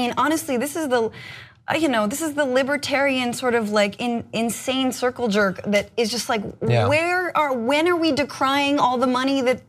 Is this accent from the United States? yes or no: yes; San Francisco, California, United States; I'm from San Francisco. We have a horrible, probably one of the most unequal cities in this country.